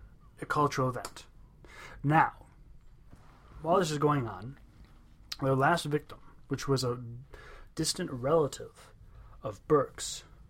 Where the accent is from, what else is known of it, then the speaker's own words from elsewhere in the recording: Ireland; I'm Irish, I should be able to do this.